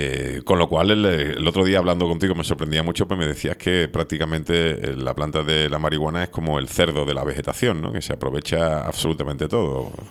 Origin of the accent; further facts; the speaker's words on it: Spain; Los malos somos los españoles.